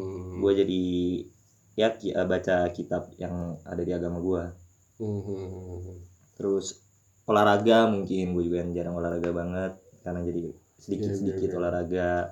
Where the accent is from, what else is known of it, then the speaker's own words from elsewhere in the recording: Bandung, West Java, Indonesia; Gue kan dari Bandung ya, gue kangen banget masakan Sunda, kayak seblak, cemilan-cemilannya lah, cilok.